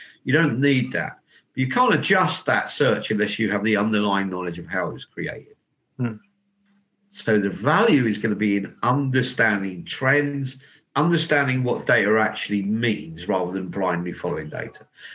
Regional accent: East Midlands, United Kingdom; So I'm from Northamptonshire.

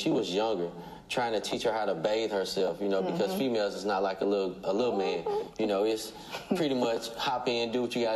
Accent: St. Louis, Missouri, United States; St. Louis, originally from St. Louis.

